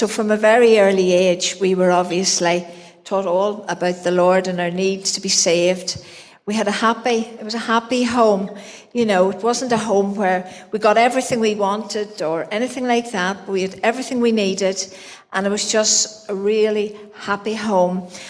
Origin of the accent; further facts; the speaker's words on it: Green Hill, Northern Ireland, United Kingdom; I'm from County Fermanagh. I'm from a little place called Green Hill, which is about 3 miles from Brookborough. So I was brought up there on a farm.